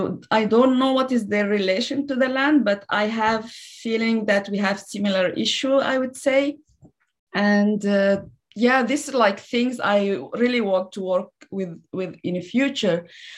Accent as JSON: {"language": "English", "country": "Syria", "said": "when I say I'm from Syria, and when I say Kurdish"}